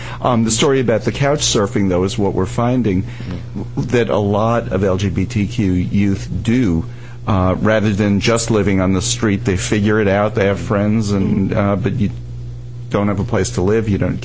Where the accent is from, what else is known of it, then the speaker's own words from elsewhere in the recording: Bronx, New York, United States; And I was born in the Bronx, too.